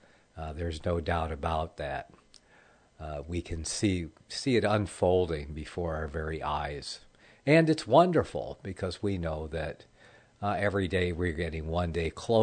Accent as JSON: {"language": "English", "region": "Michigan", "country": "United States", "tie": "born or raised there", "moved": "yes", "said": "Michigan being my home state. I grew up around the Detroit area, born in Ann Arbor."}